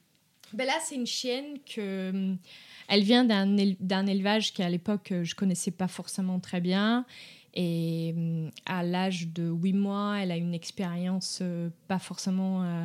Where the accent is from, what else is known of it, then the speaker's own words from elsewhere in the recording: Brazil; French is a second language; moved away; En fait, pas du tout. Je viens du Brésil. Et oui, j'ai grandi avec des chiens